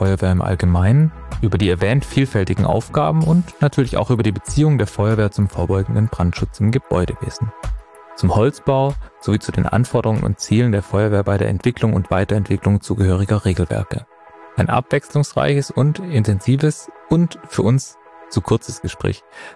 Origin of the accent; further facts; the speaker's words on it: Schondorf, Germany; Ich komme aus Schondorf, und da bin ich irgendwann im Frühjahr morgens um 7 von einem großen Knall aufgewacht